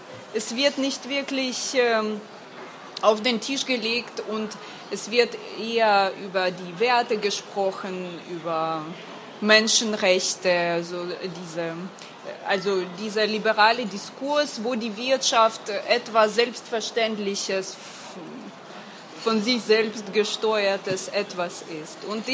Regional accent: Ukraine; Deshalb bin ich wahrscheinlich hier als Ukrainerin jetzt straffällig

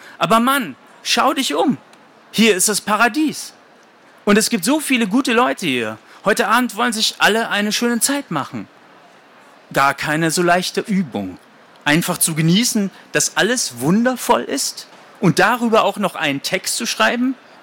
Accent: Essen, North Rhine-Westphalia, Germany; ein Katernberg ist ein Stadtteil meiner Heimatstadt Essen.

